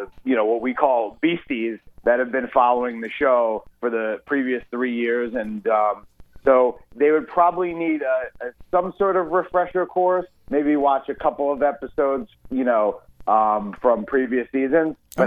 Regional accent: New York City, New York, United States; and I'm from New York originally, so I was kind of like, you know, the specialist, the New York specialist.

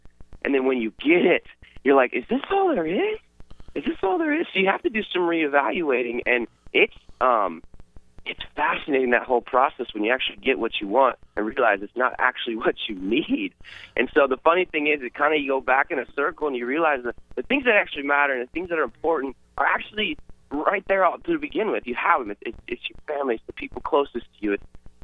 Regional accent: Colorado, United States; born there; I was born in Colorado. I got a place in Colorado, and I spend about half the time there and half the time in L.A.

